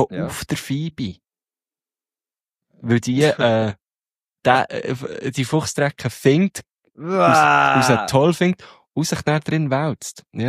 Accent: Biel, Bern, Switzerland; now in Bern, Switzerland; ich bin jetzt in Bern daheim, aber ich komme aus Biel. Ich bin jetzt aus Biel heimgefahren

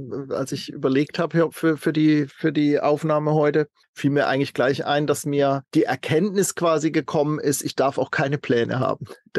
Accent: Southern Germany, Germany; ich habe gerade gestern von einem Tod eines ganz lieben Freundes erfahren in meiner Heimatstadt in Süddeutschland, mit dem ich eine ganz intensive Jugendzeit hatte

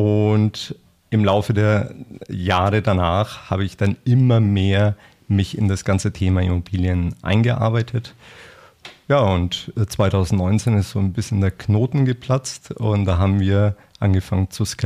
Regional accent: Nuremberg, Bavaria, Germany; born there; now in Regensburg, Germany; Ich bin 46 Jahre alt, verheiratet, habe 3 Kinder, lebe in Regensburg oder bei Regensburg und bin ursprünglich oder gebürtiger Nürnberger

